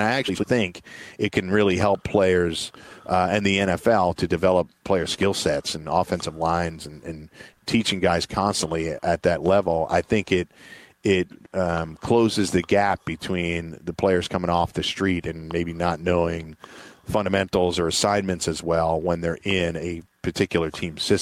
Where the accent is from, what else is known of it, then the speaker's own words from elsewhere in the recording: Queens, New York, United States; No, I grew up in Queens, so I don't have like the added geographical pull. I'm a Jersey guy.